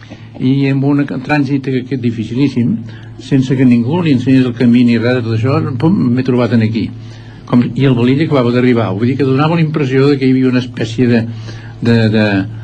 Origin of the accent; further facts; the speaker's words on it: Ripollet, Catalonia, Spain; vivències de la meva infantesa, viscuts aquí a Ripollet, i entre que el meu pare va néixer aquí a Ripollet, que el meu avi era de Ripollet, que el meu pare el van batejar a Ripollet